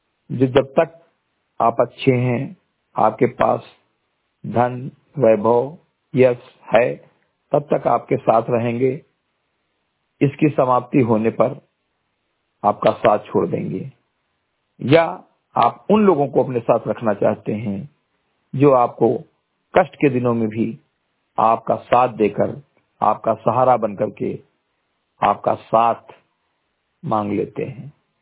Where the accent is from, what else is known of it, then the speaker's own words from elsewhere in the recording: Bahraich, Uttar Pradesh, India; ग्राम सभा समिति घटे विकास खंड मैनपुरा जनपद बहराइच का मूल निवासी हूं